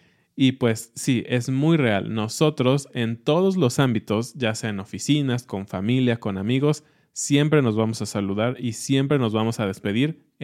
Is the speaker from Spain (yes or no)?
no; Mexico; que para ellos son extrañas y que para nosotros como mexicanos son como... pues es normal, ¿no?